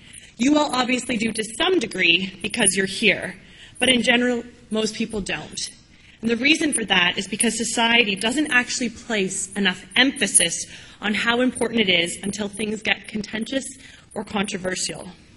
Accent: Canada; I hold a unique position of being a Canadian who runs a global not-for-profit.

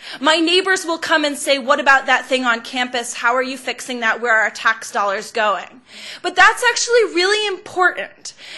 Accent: Massachusetts, United States; I also come from a college town in Massachusetts

